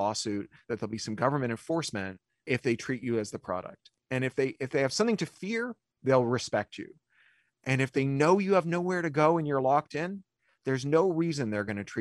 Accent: Ontario, Canada; You know, I grew up in Ontario.

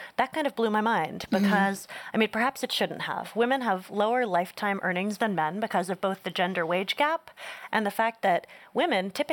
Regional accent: Northeast, United States; I grew up in the Northeast, so not an RV-heavy culture.

